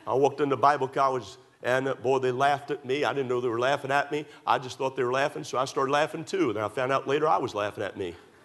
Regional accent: Maryland, United States; I grew up in Maryland around horses and ranches and stuff like that.

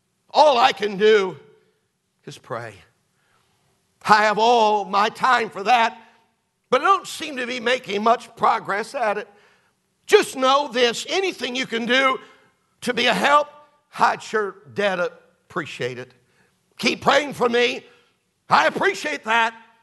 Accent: Detroit, Michigan, United States; He worked with him both in Detroit, my hometown, and also in Fort Worth.

